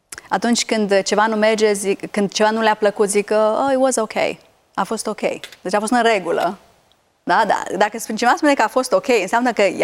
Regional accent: Romania; Deci am avut o mare admirație față de cultura americană crescând în România și crescând în comunism

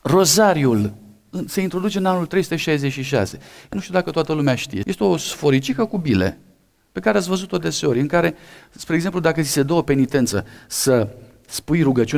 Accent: Transylvania, Romania; De asemenea, pentru noi, așa cine suntem aici din Transilvania, se pare că contribuie la izbucnirea răscoalei de la Bobâlna.

